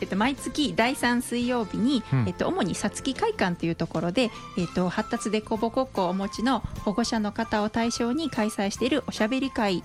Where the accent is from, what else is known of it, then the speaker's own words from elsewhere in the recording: Osaka, Japan; で私も大阪市市内の出身なんですね。